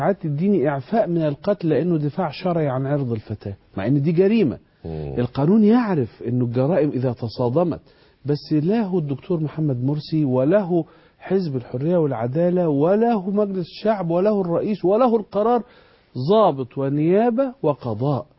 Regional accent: Egypt; احنا مصريين،

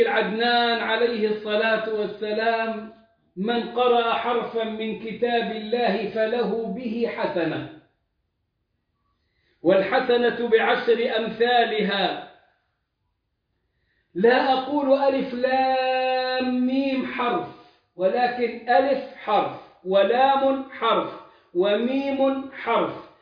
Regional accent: Egypt; أغلى حج في العالم كان عندنا في مصر

